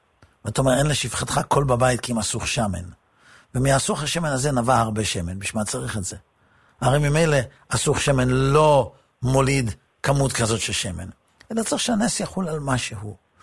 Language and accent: Hebrew; Netanya, Central District, Israel; אני לא גדלתי במקום שהוא מקום תורה מובהק, אני גדלתי בנתניה, וכשאני הייתי בנתניה, נתניה הייתה ממש עיר הנידחת. זאת הייתה עיר הפשע של מדינת ישראל.